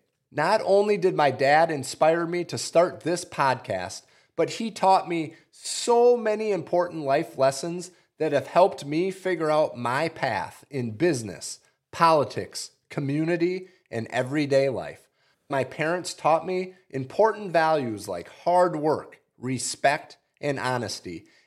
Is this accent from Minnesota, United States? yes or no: yes; Winona, Minnesota, United States; I was born and raised here in Winona.